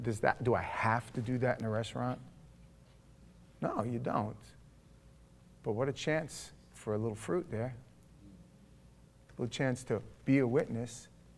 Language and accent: English; New York, United States; I thought I was from New York too, but apparently not, because I've never walked up